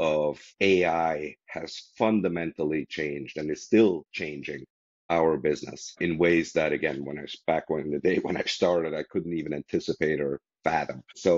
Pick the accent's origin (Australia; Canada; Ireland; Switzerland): Switzerland; moved away as an adult; now in United States; My story is I was born and raised in Switzerland, came to the US for college and stuck around essentially